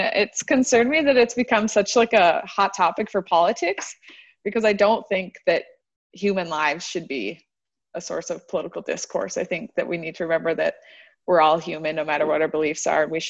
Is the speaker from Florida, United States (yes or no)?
no; North Dakota, United States; now in Meridian, United States; I live in Meridian, Idaho. So we are a suburb of Boise. Boise right now is seeing this I'll backtrack. I'm from North Dakota.